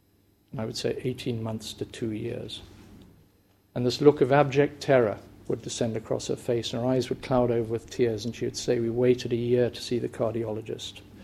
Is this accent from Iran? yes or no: no; England, United Kingdom; they were told I came from England, and some guy said to me, do you work for the NHS?